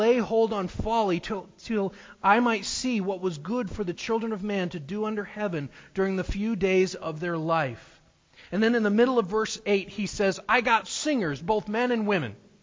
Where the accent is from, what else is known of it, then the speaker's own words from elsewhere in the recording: New Hampshire, United States; moved away as an adult; now in Ohio, United States; when we moved to Ohio from New Hampshire in 2001 originally, because no one in our immediate family had ever done that before. Nobody had left New Hampshire.